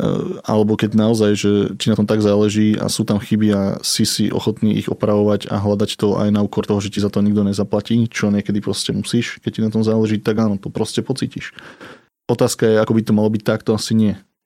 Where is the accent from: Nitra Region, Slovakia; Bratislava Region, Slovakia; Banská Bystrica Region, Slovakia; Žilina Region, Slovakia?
Nitra Region, Slovakia; ja som vlastne chalan z dediny a býval som tak úplne na okraji a vlastne keď som vyšiel do zahrady, tak tam už boli len polia a ja to vlastne dodnes milujem, že keď som u našich, tak vyjdem von a vidím do tých polí a teda pochádzam to od Nitry, čiže to je viac menej taká rovina